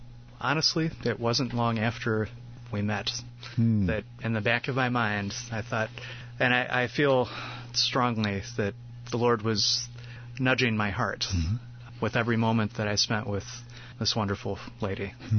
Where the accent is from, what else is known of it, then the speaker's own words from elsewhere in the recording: Kankakee, Illinois, United States; I grew up in Faith Reformed Church in Kankakee, Illinois, and I felt like I was a Christian my whole life.